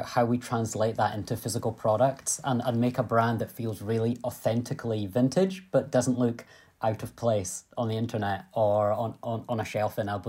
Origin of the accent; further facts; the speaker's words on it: Scotland, United Kingdom; I'm a Scottish entrepreneur.